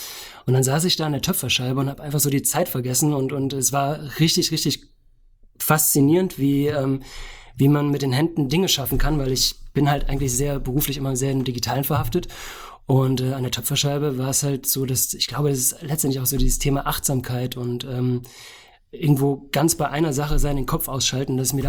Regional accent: Bachrain, Hesse, Germany; ich komme aus Bachrhein, bin 83 geboren und jetzt quasi in der Version 4.0 seit kurzem.

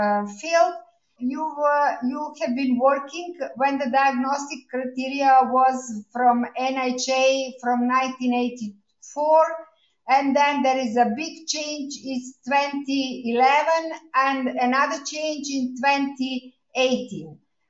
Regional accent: Belgrade, Serbia; from Belgrade, from the Memory Clinic, and I'm working with dementia patients for a long time.

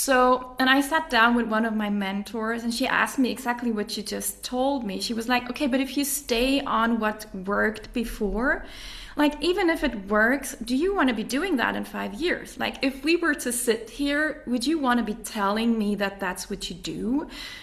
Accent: Sweden; English is a second language; I studied in English and I grew up in Sweden, which is it's a whole different ball game with English there because movies don't get dubbed and stuff like that. So I grew up with the language

